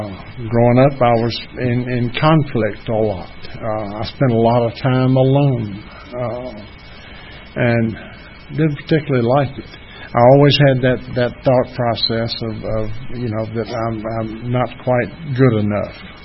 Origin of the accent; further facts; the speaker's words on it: Atlanta, Georgia, United States; born there; As I say, I was born here in Atlanta at Old St. Joseph's when it was downtown.